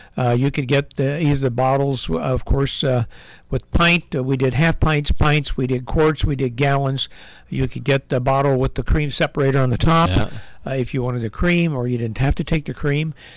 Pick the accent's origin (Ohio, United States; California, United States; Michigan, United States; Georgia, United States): Ohio, United States; Lucasville; also born or lived in Portsmouth; I was born in Portsmouth, Ohio, down in Scioto County, which is the furthest southern county, at least on the direct straight south from here, mm-hmm. And grew up in a little town called Lucasville.